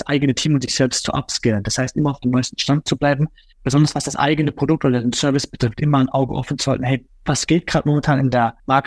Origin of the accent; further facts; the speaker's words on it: Karlsruhe, Baden-Württemberg, Germany; born there; Ich bin in Karlsruhe geboren, habe in Karlsruhe studiert am KIT